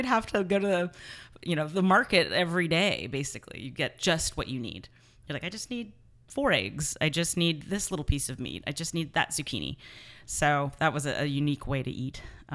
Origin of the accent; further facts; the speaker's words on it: San Mateo, California, United States; I grew up in San Mateo